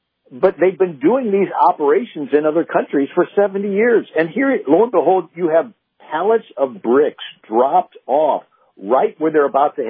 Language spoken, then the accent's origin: English; St. Louis, Missouri, United States; And, you know, I'm from St. Louis originally, and I'm 30 minutes from Ferguson, Missouri.